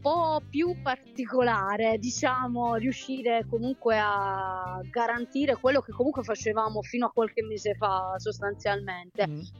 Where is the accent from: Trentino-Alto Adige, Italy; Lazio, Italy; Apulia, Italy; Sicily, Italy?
Apulia, Italy; Bitonto; io sono di Bitonto e da quando sono piccola canto